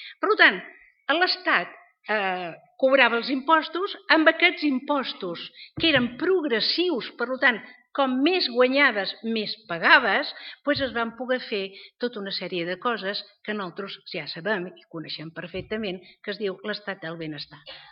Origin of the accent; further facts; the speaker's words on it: Menorca, Balearic Islands, Spain; Jo a Menorca, perquè sóc de Menorca, com hem dit